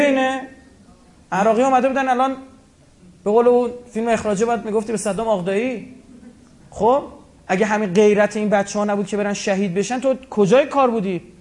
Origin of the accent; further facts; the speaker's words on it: Iran; یعنی این توهینه به ما ایرانی ها دیگه.